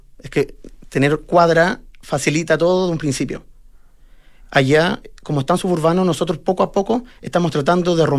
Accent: San Joaquín, Santiago Metropolitan, Chile; yo crecí en San Joaquín, departamental con Santa Rosa, un barrio típico, con casas de 200 metros cuadrados

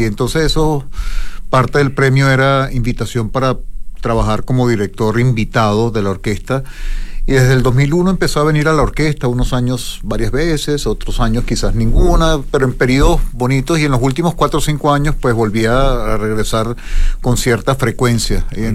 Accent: Barquisimeto, Lara, Venezuela; born there; Soy venezolano, nací en Barquisimeto, en Venezuela, de padres europeos. Mi padre era italiano, mi madre española

